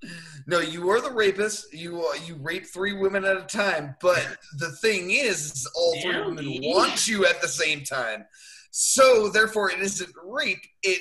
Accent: Ireland; That's racist, man. I'm Irish.

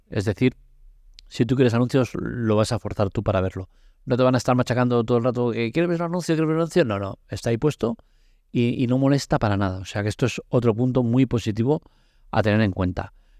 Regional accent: Catalonia, Spain; Yo soy catalán de pura cepa.

